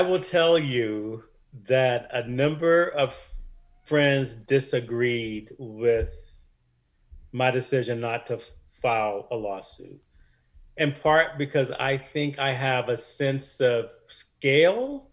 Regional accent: Wilmington, United States; it was a constant feature of growing up in Wilmington to be targeted and surveilled and mistreated by the police.

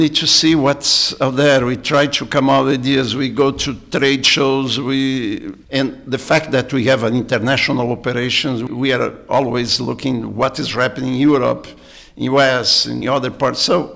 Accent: Rio Grande do Sul, Brazil; born there; English is a second language; Tramontina is located in a small towns in Brazil, and I'm one of those. I born in the city that Tramontina actually started.

